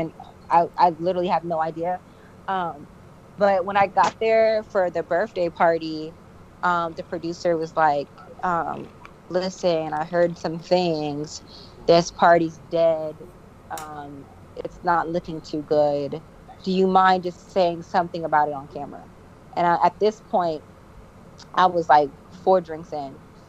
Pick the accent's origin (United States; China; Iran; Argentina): United States; Savannah, Georgia; also born or lived in Belgium; now in Baltimore, United States; I'm a military brat. I'm from all over, but you know, I guess for people to identify more with me, I can say Georgia. Like I'm from Savannah, Georgia. I live in Baltimore. I lived in Belgium.